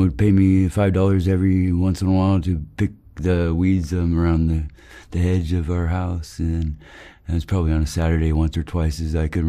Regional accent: California, United States; Here in California.

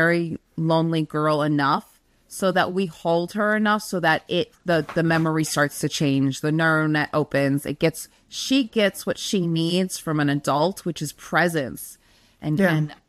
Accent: New York City, New York, United States; And I grew up in New York City.

